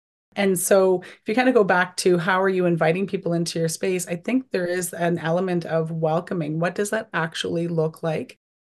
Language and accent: English; Thunder Bay, Ontario, Canada; now in Ottawa, Canada; I'm from Sandpoint First Nation. So my community is Bingwing, Niashi, and Anishinaabeg, which is in northwestern Ontario, about 2 hours north of Thunder Bay, where I was born and raised. But I'm now based in Ottawa, so the unceded, unsurrendered territory of the Algonquin Anishinaabe people.